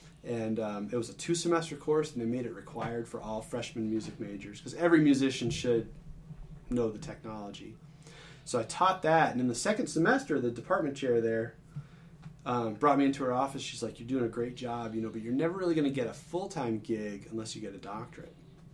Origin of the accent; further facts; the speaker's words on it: Dartmouth, Massachusetts, United States; I grew up in Massachusetts. Okay. Went to UMass Dartmouth for my undergraduate degree. Went to Dartmouth High School. I stayed in the same town, you know.